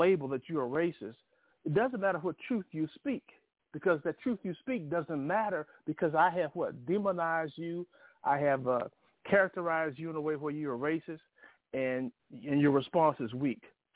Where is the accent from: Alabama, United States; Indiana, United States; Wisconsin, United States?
Alabama, United States; I grew up in Alabama.